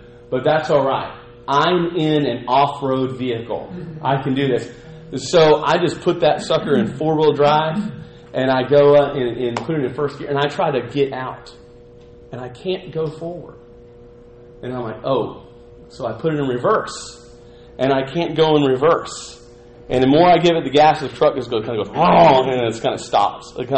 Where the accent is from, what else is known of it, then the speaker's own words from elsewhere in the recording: Abilene, Texas, United States; I mentioned I grew up in Abilene. There was some road construction going on right as Industrial Lane was feeding into Buffalo Gap Road, that hairpin turn over there for my Abilenians that I'm talking to.